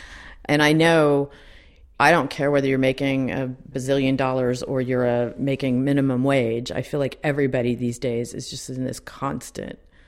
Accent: Texas, United States; moved away as an adult; now in New York City, United States; I came here 30 years ago. I don't want to say I bought into the dream. I grew up in Texas. I never thought I would end up anywhere but New York City.

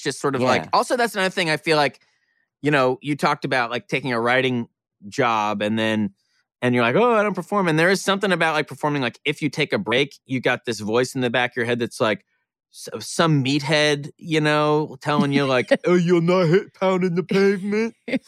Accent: Tulsa, Oklahoma, United States; I'm from Tulsa, Oklahoma. And I kind of been splitting my time between LA and Tulsa.

